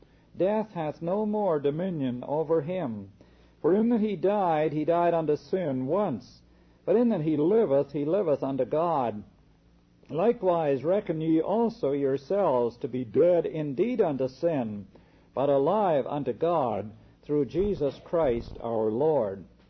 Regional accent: Canada; I'm a Canadian citizen, and as a Canadian citizen, when I cross the border, we'll say into the United States, I have to declare that I am a Canadian citizen by birth.

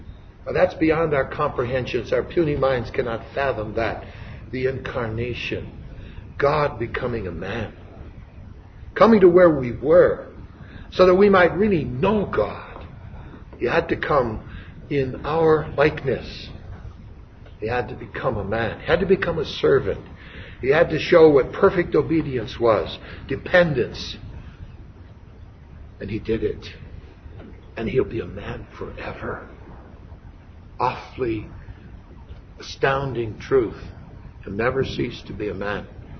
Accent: Wilmette, Illinois, United States; I know something about it because I was raised in Wilmette, Illinois

